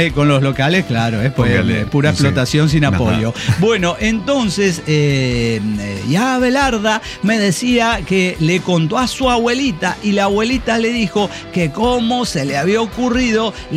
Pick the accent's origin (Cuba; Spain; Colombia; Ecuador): Colombia; inclusive siendo colombiano